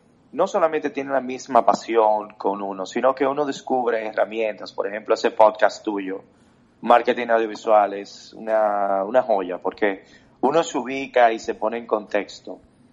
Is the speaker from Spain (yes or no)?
no; Dominican Republic; Vengo de la República Dominicana.